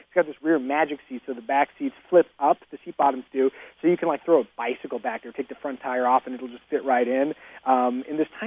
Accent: Kirkwood, Missouri, United States; Well, lived in Kirkwood, so I have a weird taste for Emo's Pizza that I have to explain to people who didn't live in St. Louis.

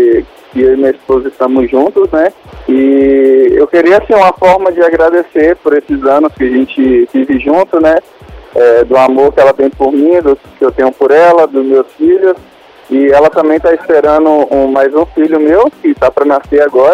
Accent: Serra, Espírito Santo, Brazil; Eu sou da Serra, no Espírito Santo

